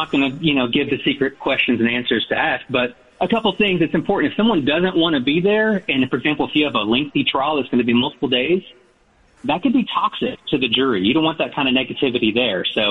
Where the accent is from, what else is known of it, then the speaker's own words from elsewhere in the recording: Commerce, Texas, United States; I got someone back in Hunt County because that's where I grew up in Commerce